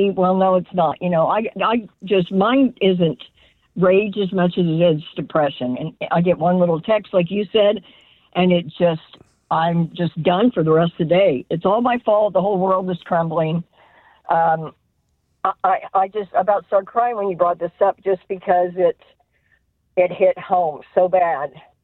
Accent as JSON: {"language": "English", "town": "Topeka", "region": "Kansas", "country": "United States", "lives_now": "Prairie Village, United States", "said": "I'm originally from Topeka, but today I'm in Prairie Village."}